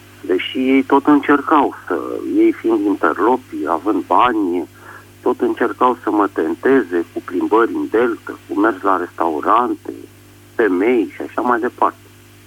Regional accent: Bucharest, Romania; sunt din București

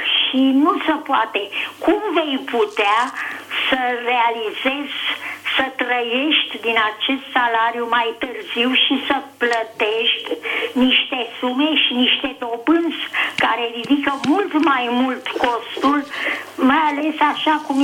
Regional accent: Bucharest, Romania; Eu sunt din București

